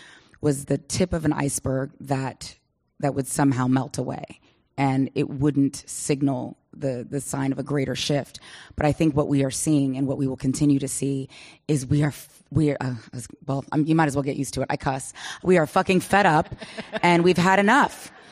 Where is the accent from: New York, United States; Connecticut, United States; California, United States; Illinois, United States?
California, United States; Pleasanton; My girlfriends are here from that I grew up with out in Pleasanton.